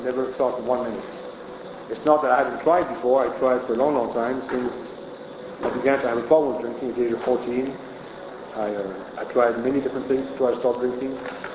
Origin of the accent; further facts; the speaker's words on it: Belgium; English is a second language; we traveled from Belgium to Brittany, I'm from Belgium, in the car, and I was so hurt.